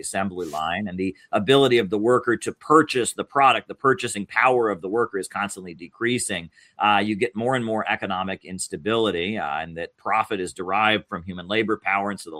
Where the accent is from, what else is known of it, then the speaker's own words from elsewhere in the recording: United States; I'm an American and I don't appreciate you coming here and trying to get us into new wars.